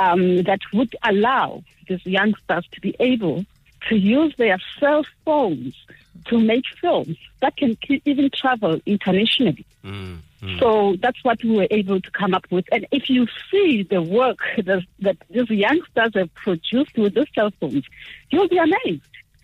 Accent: Ramojaji, Limpopo, South Africa; now in Tzaneen, South Africa; Yes, I'm in Tzaneen, originally from Ramojaji, Block 5. But I'm here because I work from Tzaneen.

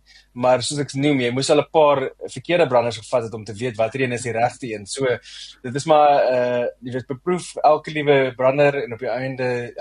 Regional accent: Newcastle, KwaZulu-Natal, South Africa; also born or lived in Mossel Bay; ek is gebore in Noord-Natal, in 'n dorp met die naam Newcastle, so ek is 'n volbloed Nataller, en ek het basies daar so groot geword, maar ons het intussen getrek, gedurende my laerskoolloopbaan het ons 'n bietjie getrek, ons het in die Kaap tyd spandeer

